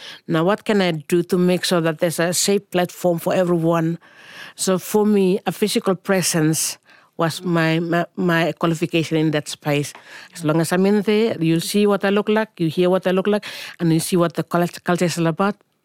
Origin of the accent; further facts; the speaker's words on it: Bougainville, Papua New Guinea; now in Australia; I come from Bougainville.